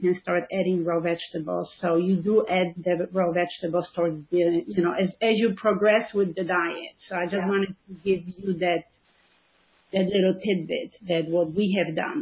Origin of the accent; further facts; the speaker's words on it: Poland; you know, I'm from Poland, so my mother always made big portions.